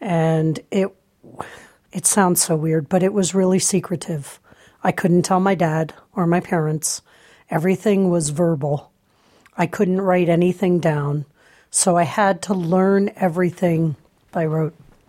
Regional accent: East Coast, United States; When I was a child, I grew up in the East Coast

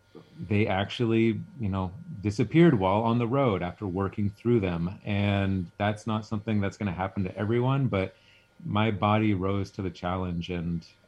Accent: Port Townsend, Washington, United States; For me, I grew up in Port Townsend and have had a hard time imagining myself living outside of a town or a city.

